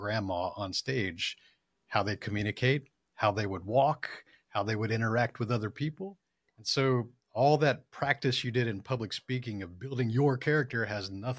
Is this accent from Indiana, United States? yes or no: no; Texas, United States; Just like I have, I'm from Texas.